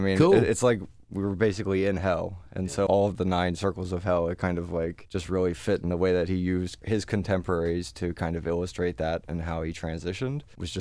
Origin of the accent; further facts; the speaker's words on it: Lancaster, Pennsylvania, United States; now in Philadelphia, United States; Very similar kind of thing. So I'm originally from Lancaster, moved here to Philly after I came home from federal prison.